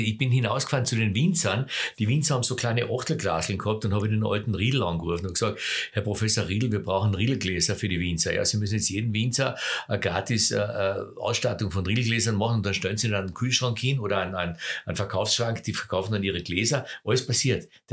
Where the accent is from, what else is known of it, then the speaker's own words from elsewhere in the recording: Austria; Es hat nie geheißen, ein Riesling oder ein Weißburgunder oder ein Grüne Veltliner. Bei uns in Österreich.